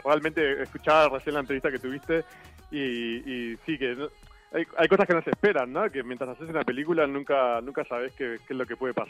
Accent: Uruguay; Para los uruguayos soy el uruguayo y para aquí soy el uruguayo

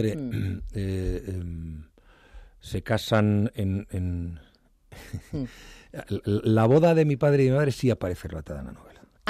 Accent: Mieres, Asturias, Spain; also born or lived in Ujo; Mi madre es de Mieres, mi padre es de Riva de Deva, de un pueblo que se llama Boquerizo. Yo he vivido parte de mi infancia, parte en Mieres y en Ujo, que es un pueblo minero muy cerca.

